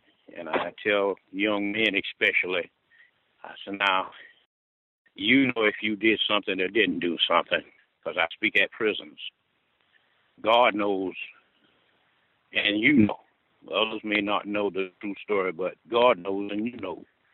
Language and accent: English; Alcolu, South Carolina, United States; born there; I was born in Alcaloosa, South Carolina. This is where the incident happened in Alcaloosa.